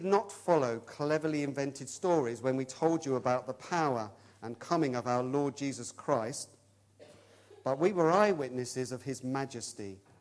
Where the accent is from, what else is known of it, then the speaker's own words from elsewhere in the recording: England, United Kingdom; A long time ago, we wouldn't call that 6 billion because we're English.